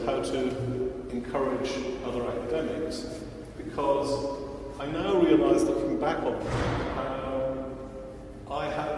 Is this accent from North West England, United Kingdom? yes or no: no; Aberdeen, Scotland, United Kingdom; now in Cambridge, United Kingdom; because I grew up in Aberdeen